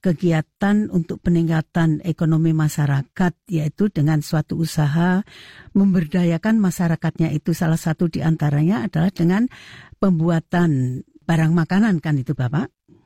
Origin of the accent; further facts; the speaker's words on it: Semarang, Central Java, Indonesia; born there; saya lahir di Semarang.